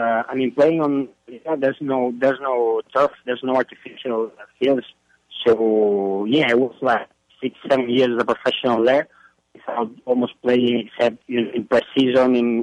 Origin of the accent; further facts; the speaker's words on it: Barcelona, Catalonia, Spain; English is a second language; moved away as an adult; now in Houston, United States; I was born in Barcelona in Spain. I always lived there, so I know that scenario.